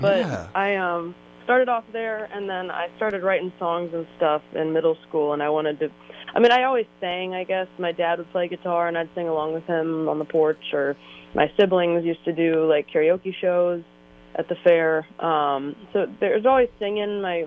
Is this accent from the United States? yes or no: yes; Ohio, United States; I saw someone playing it at the fair back in my hometown in Ohio